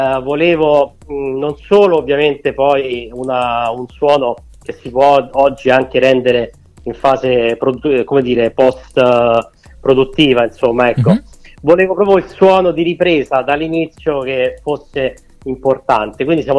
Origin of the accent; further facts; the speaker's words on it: Rome, Lazio, Italy; io sono di Roma ovviamente